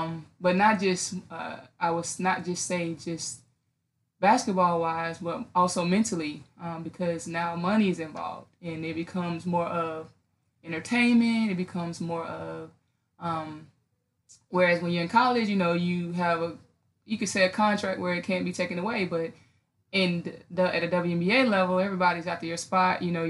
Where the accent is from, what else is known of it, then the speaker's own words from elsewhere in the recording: Fort Lauderdale, Florida, United States; We grew up in Fort Lauderdale together. I went to Fort Lauderdale High School.